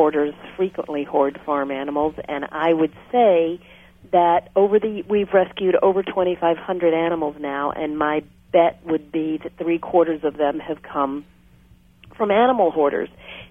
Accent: Virginia, United States; I was a farm girl in Virginia. You might hear it in my accent. I grew up on a horse farm, a thoroughbred horse farm

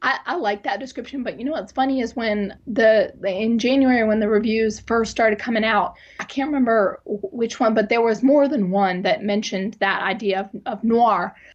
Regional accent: Alderson, West Virginia, United States; I grew up in Greenbrier County in Alderson. I was born on Muddy Creek Mountain, about 5 miles outside of Alderson, and lived there until I was 18.

